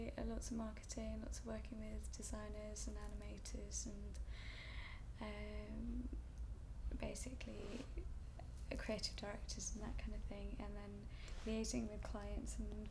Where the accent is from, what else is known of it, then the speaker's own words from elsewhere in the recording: Leicester, East Midlands, United Kingdom; moved away as an adult; now in Nottingham, United Kingdom; I am 29, and I'm from Leicester, but now I live in Nottingham.